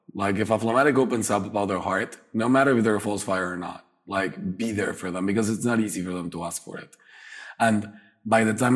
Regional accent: Mexico; Well, I've experienced this with like phlegmatic friends all of my life growing up in Mexico.

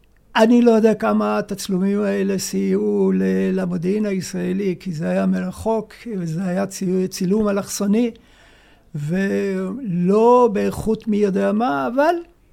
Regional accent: Jerusalem, Jerusalem District, Israel; אני גדלתי בשכונה שהמרחק בין להיות נורמטיבי לבין להיות בעולם הפשע הוא בעובי של סכין גילוח

